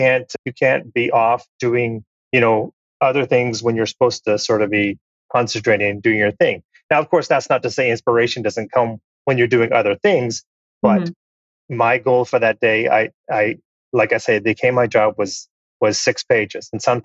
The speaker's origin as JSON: {"language": "English", "country": "Canada", "said": "I'm Canadian. Canada is my home and native land."}